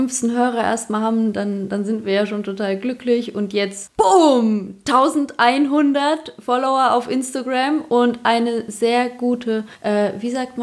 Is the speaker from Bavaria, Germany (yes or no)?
yes; Bavaria, Germany; accent: Upper Bavarian; Ich spreche oberbayerisch.